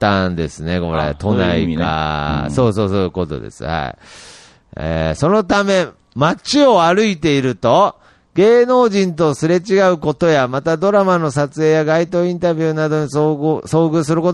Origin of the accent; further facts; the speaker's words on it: Fukuoka, Japan; 僕の出身が福岡県の小さな港町の生まれだからでしょうか、幼少期は母子家庭の団地暮らしだったからでしょうか